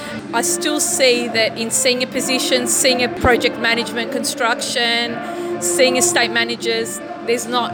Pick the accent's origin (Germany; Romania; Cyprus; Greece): Cyprus; Famagusta, Famagusta District; Φαμακούσα, από το Βαρόσι. Η μαμά μου είναι από ένα χωριό που το λένε Άσα.